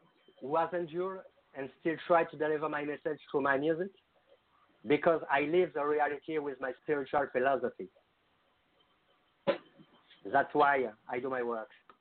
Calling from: Paris, Île-de-France, France; to serve you all as an independent artist. And I call from Paris, in France.

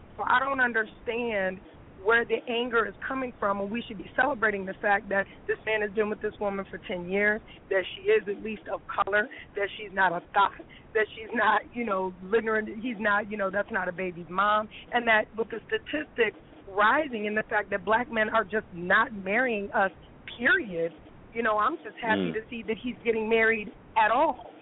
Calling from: Chicago, Illinois, United States; also born or lived in 716; I'm actually calling from Chicago right now, but I used to live in the 716.

